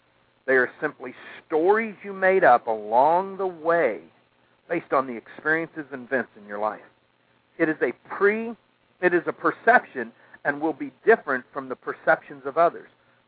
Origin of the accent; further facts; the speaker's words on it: Midwest, United States; You know, I can tell you what, I grew up in the Midwest.